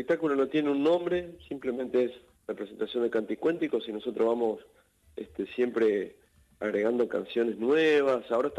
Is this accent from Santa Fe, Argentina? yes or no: yes; Santa Fe, Argentina; Nosotros somos de Santa Fe, somos litoraleños